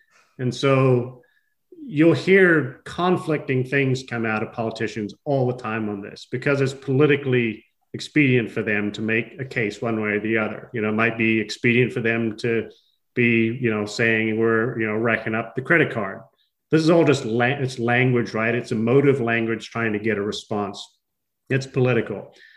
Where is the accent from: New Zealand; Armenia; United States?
New Zealand; I'm from New Zealand.